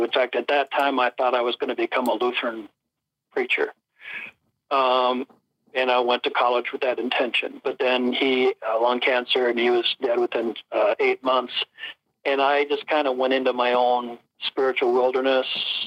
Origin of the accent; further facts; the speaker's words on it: Minnesota, United States; We lived in Atlanta at the time, although I'm from Minnesota, but we were living in Atlanta, Georgia at the time.